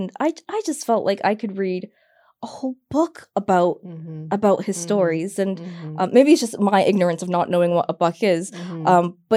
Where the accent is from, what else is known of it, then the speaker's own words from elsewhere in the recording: Trinidad & Tobago; they resonate with me very much as an Indian Trinidadian mm-hmm. woman.